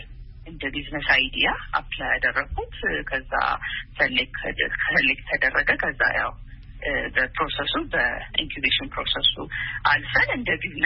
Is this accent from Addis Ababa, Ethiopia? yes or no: yes; Addis Ababa, Ethiopia; እኔ እንግዲህ ተወልጄ ያደኩት አዲስ አበባ ነው።